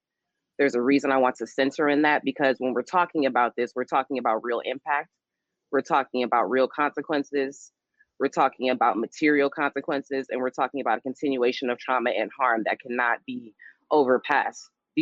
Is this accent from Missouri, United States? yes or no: yes; St. Louis, Missouri, United States; I'm from St. Louis, aka now known as Ferguson.